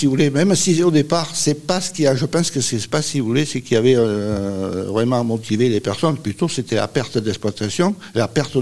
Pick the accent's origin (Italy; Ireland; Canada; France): France; Saint-Christol, Provence-Alpes-Côte d'Azur; Je suis né à Saint-Christol, mes parents étaient agriculteurs sur Saint-Christol.